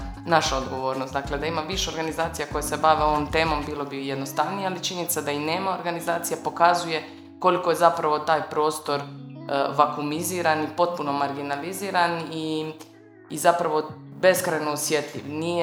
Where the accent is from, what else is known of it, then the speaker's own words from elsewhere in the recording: Dubrovnik, Dubrovnik-Neretva County, Croatia; Ja sam inače iz Dubrovnika